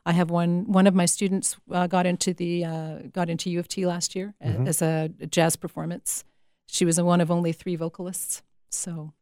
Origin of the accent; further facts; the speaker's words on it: Toronto, Ontario, Canada; I'm from Toronto.